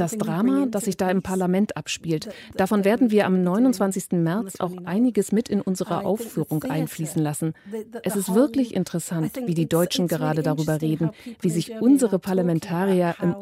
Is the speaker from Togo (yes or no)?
no; northern England, United Kingdom; German is a second language; Ich bin selbst aus Nordengland